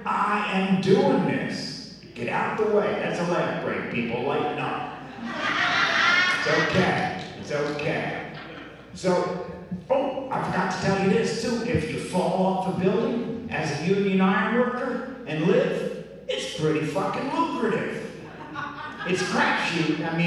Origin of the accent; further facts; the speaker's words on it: New Jersey, United States; now in San Francisco, United States; I'm from the other coast. I'm from New Jersey. I'm from a place in New Jersey that's so rural.